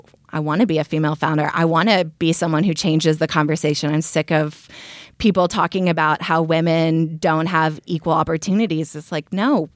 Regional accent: Austin, Texas, United States; also born or lived in New York / Berlin; now in Los Angeles, United States; I am from Austin, Texas, originally. I went to the University of Texas, Hickam Horns.

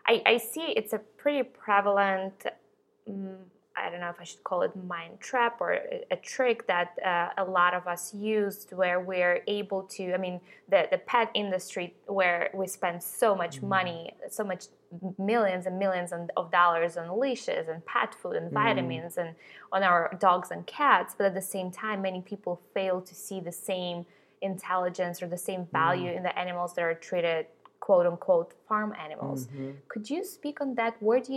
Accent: Ukraine; English is a second language; now in United States; And I remember growing up in Ukraine, so especially when I was growing up, I didn't know any vegetarians or vegans at that point at all.

